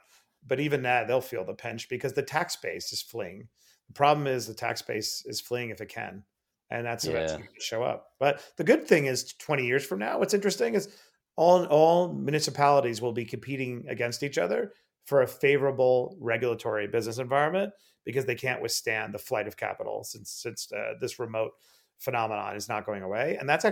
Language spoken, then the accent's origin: English; New York, United States; especially New York, my hometown.